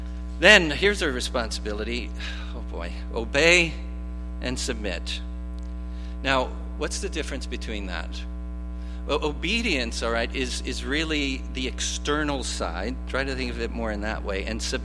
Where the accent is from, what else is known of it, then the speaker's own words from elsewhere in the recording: Montreal, Quebec, Canada; when I was growing up in Montreal